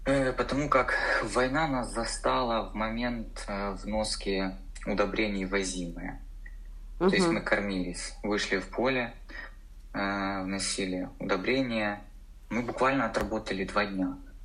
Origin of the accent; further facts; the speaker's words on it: Blahodatne, Mykolaiv Oblast, Ukraine; То есть, ну, я вообще родом с Благодатного.